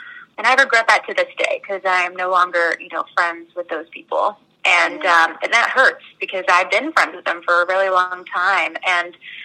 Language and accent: English; Maryland, United States; moved away as an adult; now in Maine, United States; So I'm originally from Maryland, but moved up to Maine, I would say about 3 years ago.